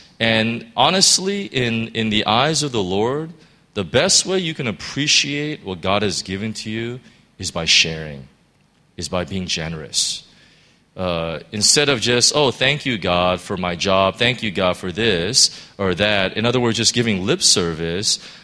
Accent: Chicago, Illinois, United States; Our family used to have a crab tree when we grew up in Chicago.

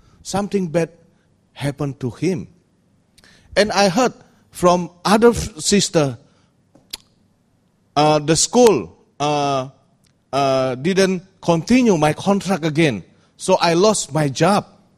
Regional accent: Palembang, South Sumatra, Indonesia; English is a second language; 2 days ago, when I was in Palembang, my hometown

